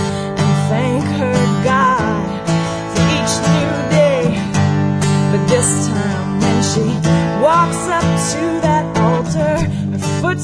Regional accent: Atlanta, Georgia, United States; I'm from Atlanta.

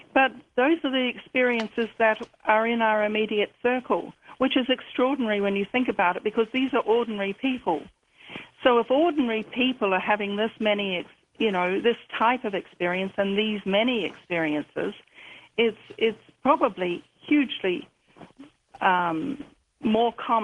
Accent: New Zealand; moved away as an adult; But before I was posted overseas in New Zealand, in my hometown, I was a university student

